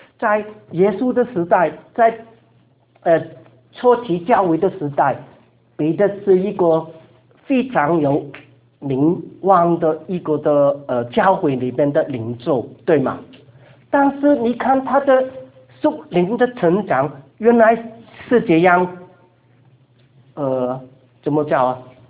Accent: Guangdong, China; accent: Cantonese; 我们广东话就是怎么说啊？

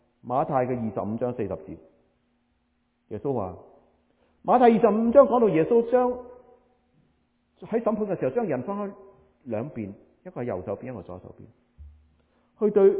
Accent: China; 喺一個西方社會，我個中國人喺西方社會讀神學，攞兩個大獎。

